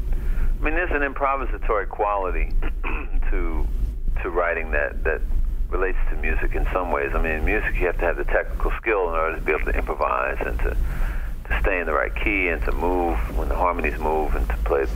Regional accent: New York, United States; I mean, I grew up in New York, but all my relatives grew up in the South.

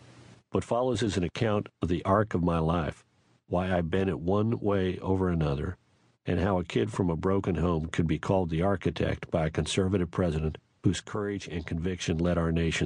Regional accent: Denver, Colorado, United States; I was born early on Christmas Day 1950 in a hospital elevator in Denver.

